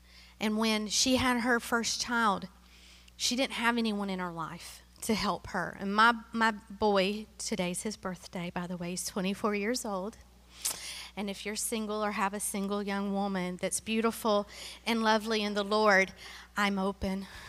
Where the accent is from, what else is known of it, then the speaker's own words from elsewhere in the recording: Tennessee, United States; She was from Mississippi, and I'm from Tennessee.